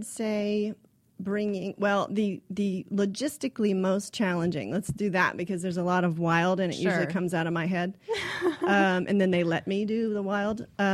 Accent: Florida, United States; I grew up in Florida, and so as a child, I was constantly going to Disney World

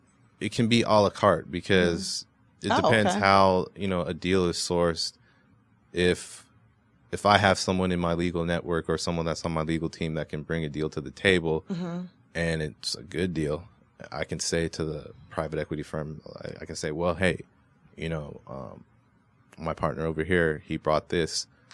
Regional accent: California, United States; Because I went, okay, so I grew up in Southern California.

